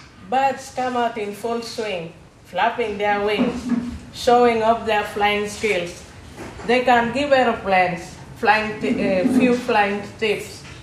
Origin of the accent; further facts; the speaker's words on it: Clapham Junction, London, United Kingdom; Good evening, ladies and gentlemen. … from Clapham Junction.